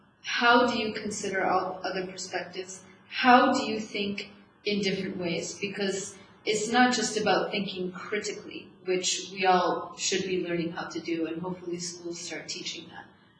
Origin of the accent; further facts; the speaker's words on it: United States; you're Maltese, I'm American.